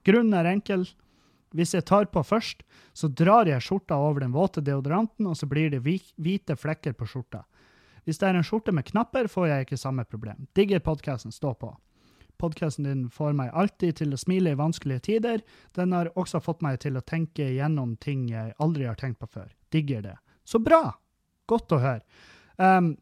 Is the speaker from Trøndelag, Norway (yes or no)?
yes; Halsa, Trøndelag, Norway; Det var veldig lenge vi ikke hadde noe form for treningsstudio der jeg kommer fra på Halsa.